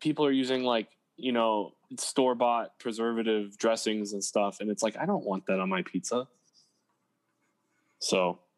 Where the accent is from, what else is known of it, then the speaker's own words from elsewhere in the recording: Midwest, United States; being born and raised in the Midwest, this is like such like a Midwest thing, I feel like.